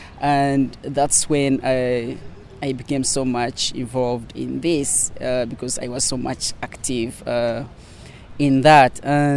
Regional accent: Western Region, Uganda; now in Washington, United States; I'm from Uganda, Gushenyi district.

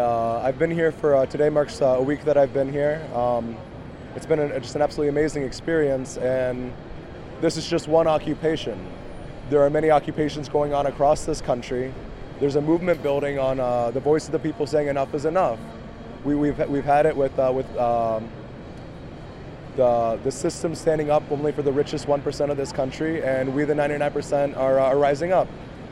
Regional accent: Illinois, United States; I came from Illinois to stand up for my future and for the future of this country.

